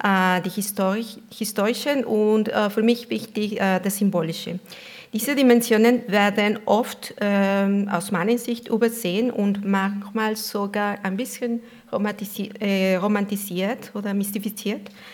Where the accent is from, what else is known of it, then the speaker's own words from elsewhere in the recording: Mexico; German is a second language; Das ist, was in meinem Heimatland Mexiko stammt, ein Konzept, eine Kategorie.